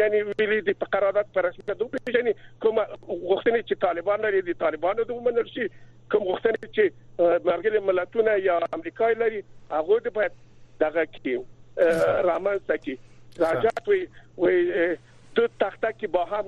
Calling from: Jalalabad, Nangarhar, Afghanistan; از جلال آباد هستم.

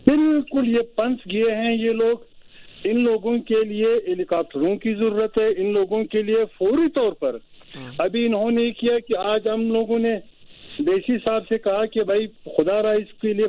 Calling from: Pishin, Balochistan, Pakistan; ہمارا ضلع پشین برف باری سے بہت متاثر ہوا ہے.

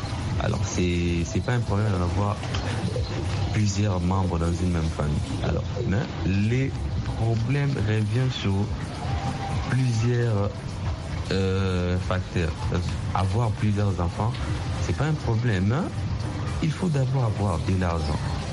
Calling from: Kinshasa, DR Congo; je suis évangéliste de Macaire, où je joue pressé vocal depuis Congo, Kinshasa.

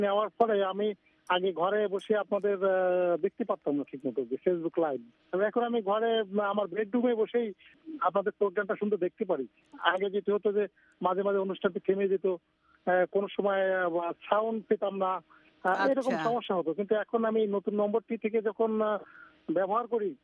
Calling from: Dacope, Khulna Division, Bangladesh; আমি খুলনার দাকপ থেকে আপনাদের সঙ্গে যোগ দিয়েছি।

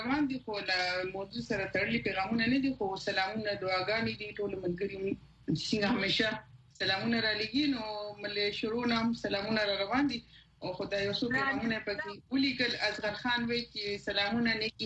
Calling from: Karachi, Sindh, Pakistan; مسافرین د کراچۍ نه پیغام در لیګم

